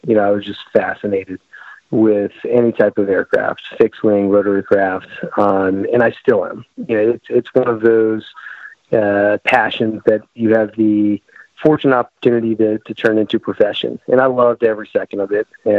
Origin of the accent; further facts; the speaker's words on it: Greenwich, Connecticut, United States; You know, I grew up in Greenwich, Connecticut.